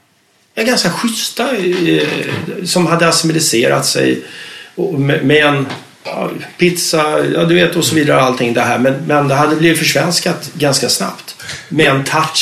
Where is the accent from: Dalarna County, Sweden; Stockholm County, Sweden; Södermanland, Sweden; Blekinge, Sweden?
Stockholm County, Sweden; Stockholm; Jag växte upp i Rinkeby med ensamstående morsa där.